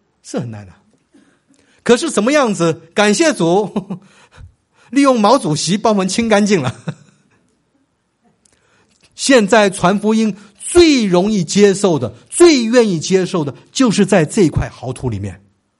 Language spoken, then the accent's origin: Chinese; China; 我们中国人数多，是神给我们特别的恩典。